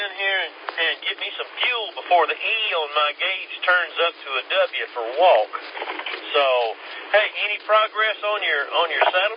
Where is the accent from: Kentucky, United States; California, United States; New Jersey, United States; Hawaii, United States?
Kentucky, United States; I'm originally from Kentucky, up in coal country